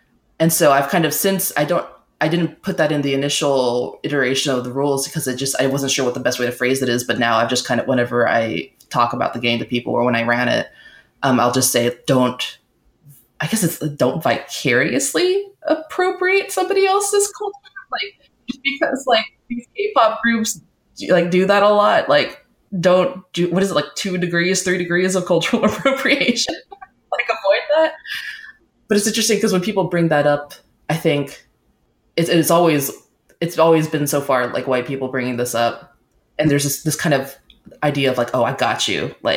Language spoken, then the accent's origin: English; United States; the thing is that I grew up in America where if someone was using Korean vocabulary with me or bowing at me, they were like being racist and mocking my culture.